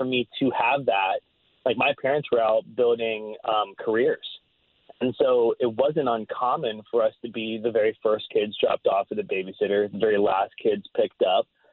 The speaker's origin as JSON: {"language": "English", "region": "West Virginia", "country": "United States", "tie": "born or raised there", "said": "But I grew up in the Eastern Panhandle of West Virginia, which is super close to D.C. and Baltimore. And for those of you who don't know, it's literally the very tip of the state."}